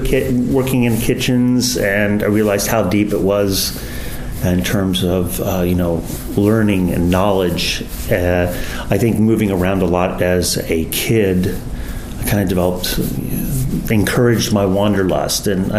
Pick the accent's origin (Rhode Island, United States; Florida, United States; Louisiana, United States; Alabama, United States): Louisiana, United States; New Orleans; also born or lived in Philadelphia; No, I grew up in New Orleans. I went to school, not originally. I was born in Philadelphia. But I traveled a lot in the Deep South.